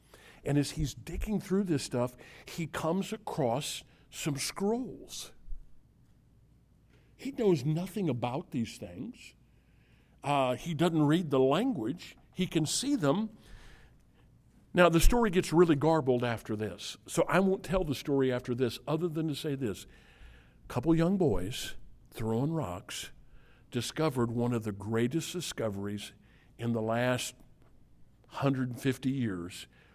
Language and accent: English; Mississippi River, United States; I grew up in the Mississippi River.